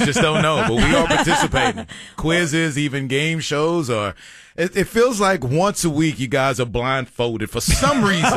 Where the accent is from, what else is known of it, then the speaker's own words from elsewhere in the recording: Dallas, Texas, United States; I was born and raised in Dallas. I've never had to leave.